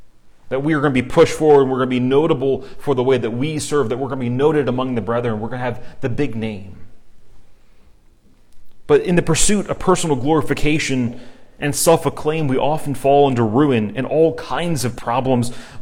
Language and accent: English; United States; And as an American, we like that concept.